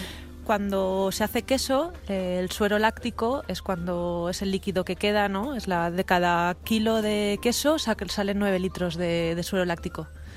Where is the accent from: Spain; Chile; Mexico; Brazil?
Spain; Alicante, Valencian Community; now in Biscay, Spain; vengo de Alicante. Llevo 3 años aquí en Vizcaya